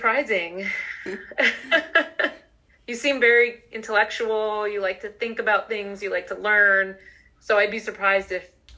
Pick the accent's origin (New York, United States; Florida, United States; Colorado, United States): Florida, United States; Miami; also born or lived in Maryland; now in Boston, United States; Well, I grew up in Miami.